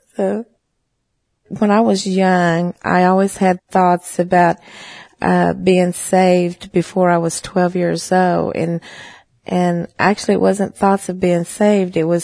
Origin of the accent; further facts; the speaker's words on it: Wetumpka, Oklahoma, United States; now in Oklahoma City, United States; I'm of the Creek tribe, and I live in Oklahoma City, Oklahoma. I was born in Wetumpka, Oklahoma, and it was just a little bitty small town.